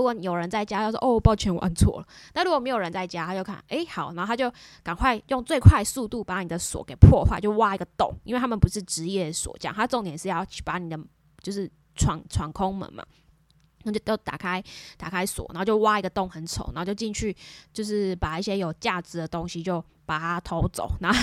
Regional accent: Taiwan; 其实买房子真的，除了说我们台湾人的首购，再来还有一件事情，就是蛮多外国人。

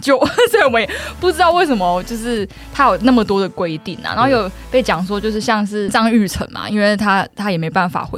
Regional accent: Kaohsiung, Taiwan; 毕竟我是个高雄人嘛

